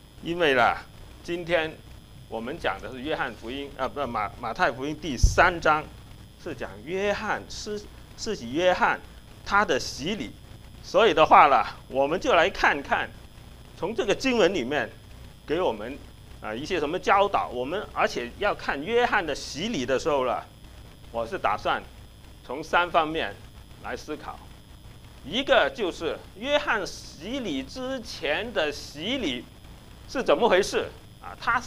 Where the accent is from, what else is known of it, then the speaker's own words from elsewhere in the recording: China; 我们中国人刚才说的那个礼字